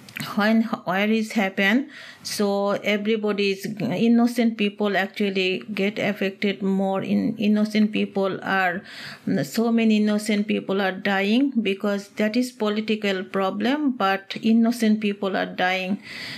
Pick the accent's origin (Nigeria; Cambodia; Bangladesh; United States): Bangladesh; English is a second language; So I'm telling I'm from Bangladesh. So when I was actually like grade four, I think I was like 9 or 10 years old. This time one big war is happened in Bangladesh in 1971.